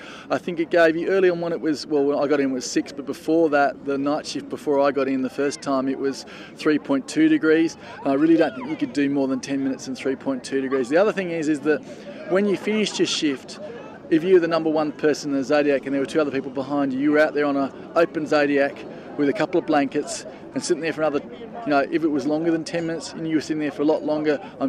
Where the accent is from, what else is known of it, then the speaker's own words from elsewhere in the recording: Sydney, New South Wales, Australia; I'm from Sydney, Australia, and I'm 43 years of age.